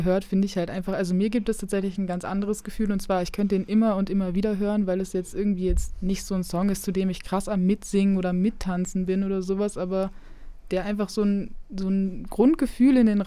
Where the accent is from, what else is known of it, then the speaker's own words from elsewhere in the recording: Lower Saxony, Germany; kommt aus Achim und das ist bei Bremen und tatsächlich 10 Kilometer von meinem Heimatort entfernt.